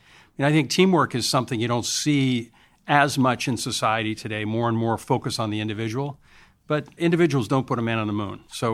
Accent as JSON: {"language": "English", "country": "United States", "said": "First of all, very lucky and fortunate and grateful about being an American."}